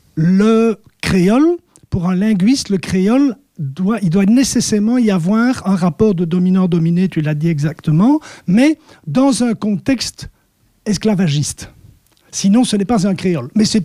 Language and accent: French; Brussels, Brussels-Capital Region, Belgium; first language Brussels Flemish; French is a second language; Moi, le Brussels Vlaams, c'est ma langue maternelle. J'ai fait toutes mes études en français, mais à la maison, on parlait le Brussels Vlaams.